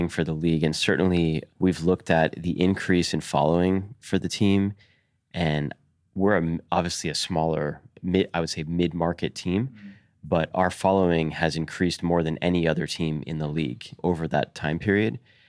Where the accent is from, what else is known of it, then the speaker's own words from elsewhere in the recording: Cleveland, Ohio, United States; born there; I was born in Cleveland, Ohio.